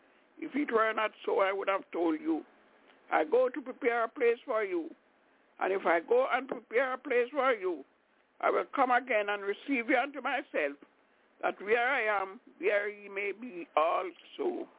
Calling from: Albany, New York, United States; I'm calling from Albany in New York.

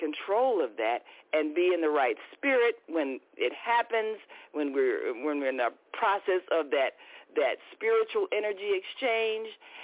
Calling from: Chicago, Illinois, United States; calling from Chicago.

